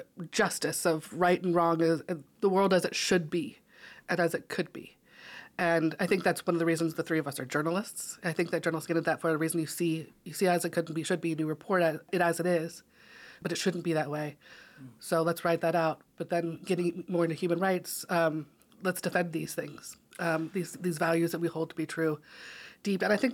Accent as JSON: {"language": "English", "region": "Wyoming", "country": "United States", "tie": "born or raised there", "said": "I grew up in Wyoming, so I'd probably get an even as well, except I think that there's a lot less international community in Wyoming."}